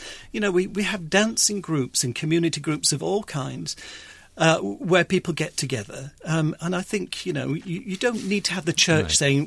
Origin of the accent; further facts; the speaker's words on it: Rotherham, Yorkshire and the Humber, United Kingdom; I come from Rotherham and I go back there quite frequently